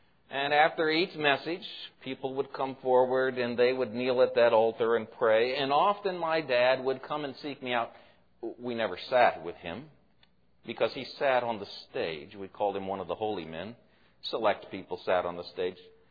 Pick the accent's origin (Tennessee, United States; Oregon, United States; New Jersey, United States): Oregon, United States; Portland; also born or lived in Billings, Montana; probably did not grow up the way I grew up in Portland, Oregon. In fact, we started out in Billings, Montana, and we moved to Portland